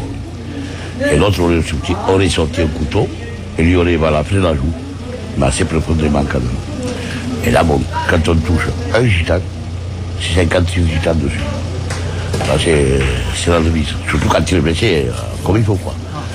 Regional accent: France; Oui, on est français à 100%. Ouais. On est français à 100%.

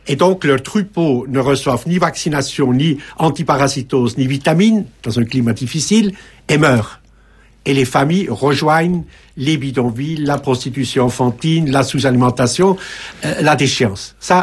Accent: Geneva, Switzerland; ou suisse aussi, je suis de Genève.

